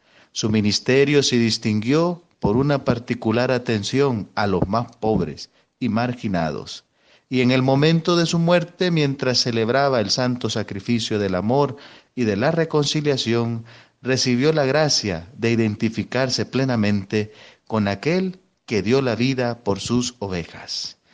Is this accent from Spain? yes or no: no; El Salvador; también como salvadoreños damos gracias